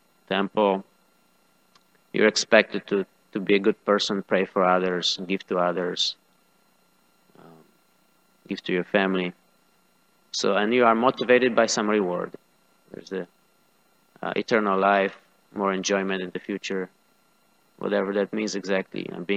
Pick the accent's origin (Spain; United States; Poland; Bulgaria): Poland; I grew up in Poland